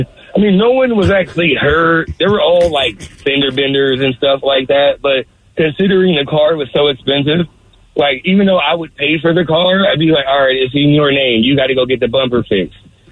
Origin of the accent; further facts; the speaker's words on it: California, United States; I grew up driving in California. I know how to drive.